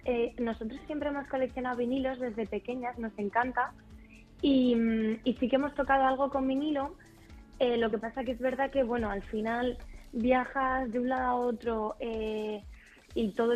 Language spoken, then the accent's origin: Spanish; Madrid, Community of Madrid, Spain; now in Ibiza, Spain; somos de Madrid, nacimos ahí y hemos vivido ahí siempre.